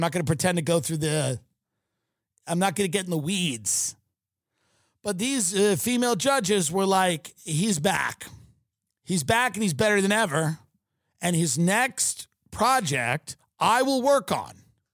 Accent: Maryland, United States; You grew up in the South, right? I grew up in Maryland. Same thing.

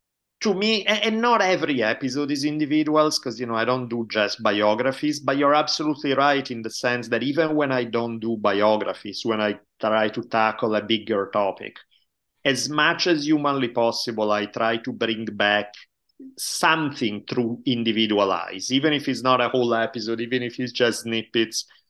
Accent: Italy; English is a second language; moved away as an adult; now in United States; So I grew up in Italy until I was 18 years old. Moved to US back in 92 now. So it's been forever that I'm in US, but my accent never goes away.

